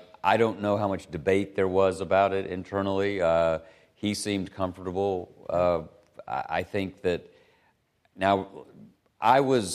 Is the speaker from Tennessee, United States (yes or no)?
yes; Chattanooga, Tennessee, United States; I'm a boy from Chattanooga, Tennessee